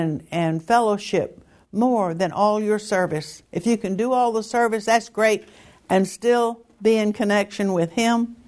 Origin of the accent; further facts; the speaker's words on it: the South, United States; And I am an American and a Southern one too. It's a little different down here.